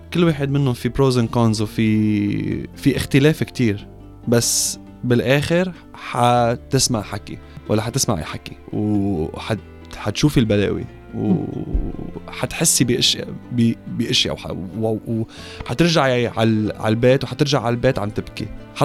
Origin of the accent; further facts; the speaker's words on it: Lebanon; now in Australia; أنا قلت إنه حس على الباسبورت تبعي أستراليان، أنا ما بقول إنه أنا أسترالي، بقول إنه أنا لبناني وعربي ومسلم.